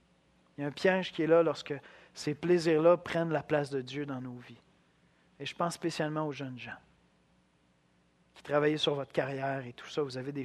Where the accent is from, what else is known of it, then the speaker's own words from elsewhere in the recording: Quebec, Canada; Puis on est Québécois, hein?